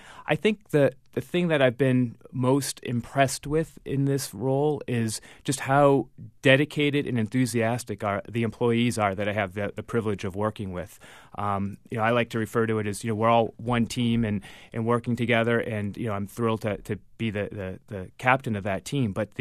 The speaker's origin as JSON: {"language": "English", "region": "New Hampshire", "country": "United States", "tie": "born or raised there", "said": "I'm from New Hampshire. I've lived here essentially my entire life"}